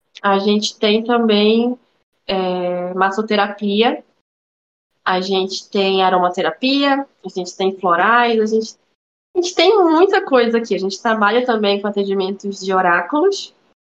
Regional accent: Amapá, Brazil; porque eu sou do Amapá

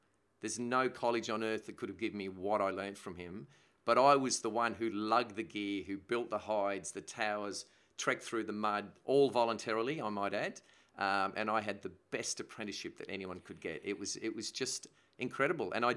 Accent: Sydney, New South Wales, Australia; now in Brisbane, Australia; So we came to Australia in 1969. And basically, Sydney. I grew up in Sydney. And then ventured to Mullumbimby near Byron Bay.

